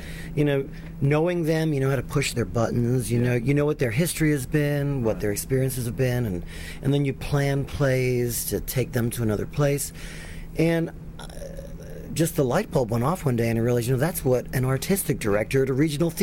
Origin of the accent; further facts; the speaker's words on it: New York, United States; You know, I was from New York, and I just thought I'm going to go back to New York